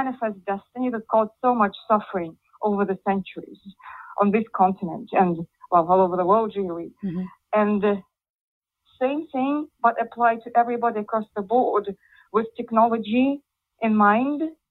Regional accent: Moscow, Russia; I'm Russian, I'm from Moscow

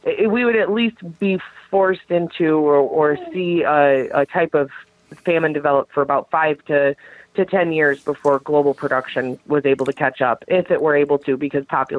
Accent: Michigan, United States; I lived in Michigan, or I grew up in Michigan, born and raised

